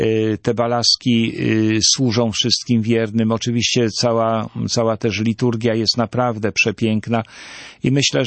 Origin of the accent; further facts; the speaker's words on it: Jelenia Góra, Lower Silesian Voivodeship, Poland; Bardzo się ucieszyłem wymienieniem Jeleniej Góry, bo to moja rodzinna miejscowość